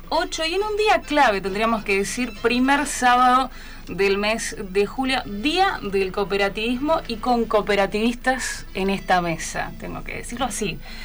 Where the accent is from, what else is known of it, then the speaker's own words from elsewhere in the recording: Entre Ríos, Argentina; las mujeres entrerrianas somos las más lindas